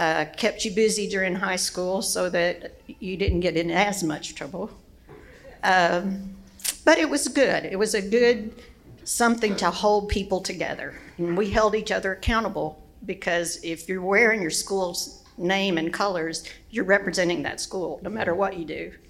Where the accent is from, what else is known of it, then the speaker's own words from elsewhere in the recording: Kentucky, United States; I was born in a small town in Western Kentucky. I was the fourth child of five on a 500-acre family farm in the middle of nowhere, Kentucky.